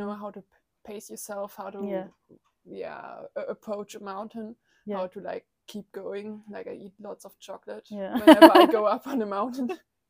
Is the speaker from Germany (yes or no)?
yes; Germany; I'm from Germany, and I've just been cycling through New Zealand the past few months.